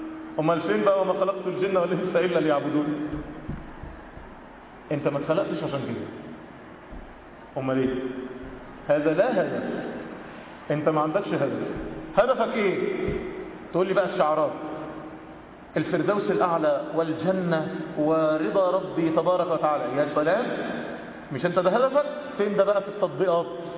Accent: Cairo, Cairo Governorate, Egypt; هو متجوز بنت من طبقة ارستقراطية قوي عندنا في القاهرة يعني

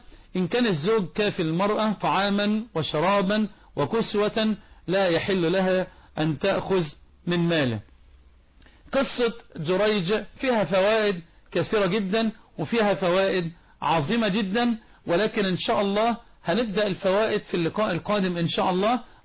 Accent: Egypt; اللهم لا تحزن قلوبنا في بلدنا مصر.

